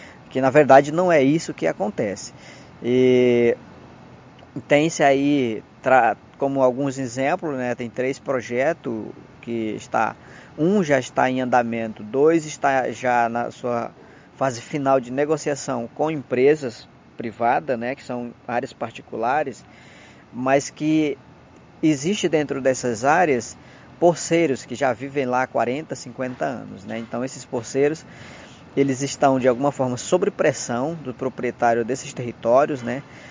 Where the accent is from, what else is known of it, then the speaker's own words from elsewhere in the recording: Acre, Brazil; A minha terra é a terra indígena